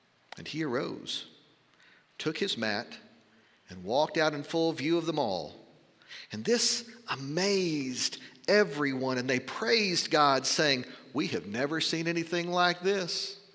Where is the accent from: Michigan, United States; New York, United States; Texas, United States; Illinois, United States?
Texas, United States; Lubbock; When I was growing up in Lubbock, we used to say